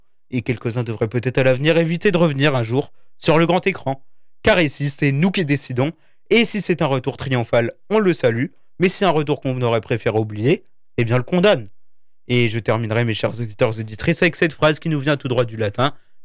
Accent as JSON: {"language": "French", "country": "France", "said": "On est Français, faut être un peu chauvin parfois."}